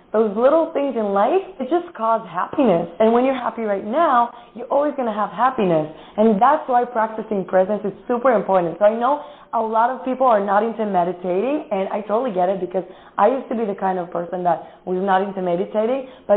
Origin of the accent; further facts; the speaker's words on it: Israel; Well, I grew up in Israel. I grew up in a super, super Orthodox family in Israel, and it's not like a regular like family in Israel.